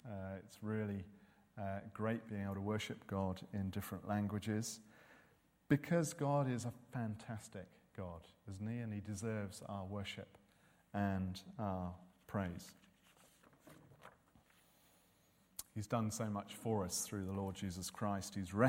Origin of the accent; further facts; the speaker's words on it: South West England, United Kingdom; I grew up in Devon, in a small, rural farming community. I grew up in a non-Christian home